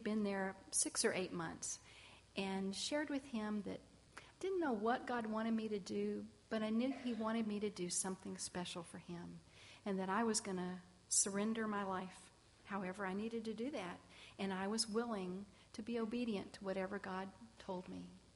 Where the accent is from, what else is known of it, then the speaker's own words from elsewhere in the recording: Baytown, Texas, United States; Well, I was born and raised in Baytown, Texas, and the end of the earth this time, the first time, was Baton Rouge, Louisiana.